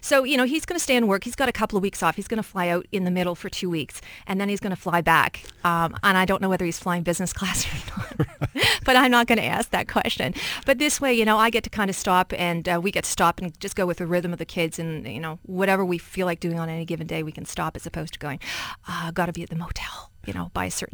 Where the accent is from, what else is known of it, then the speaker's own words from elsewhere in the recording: Vancouver, British Columbia, Canada; So I'm from Vancouver, and I haven't been out for 4 years, which is amazing amount of time.